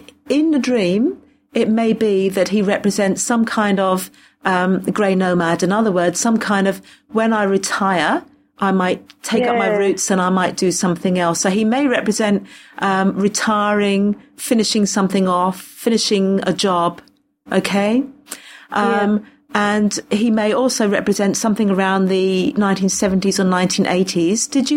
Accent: Australia; I'm Australian

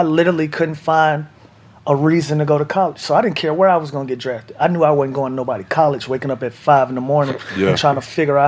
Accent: Atlanta, Georgia, United States; I was playing in my hometown, Atlanta, tore my ACL

